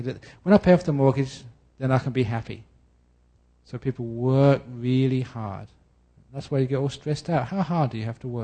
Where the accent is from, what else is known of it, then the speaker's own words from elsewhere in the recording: London, United Kingdom; My early life growing up in London, going to school.